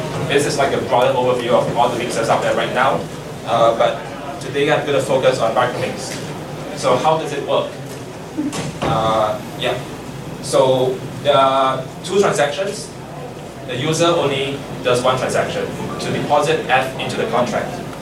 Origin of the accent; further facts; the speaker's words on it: Singapore; I'm from Singapore.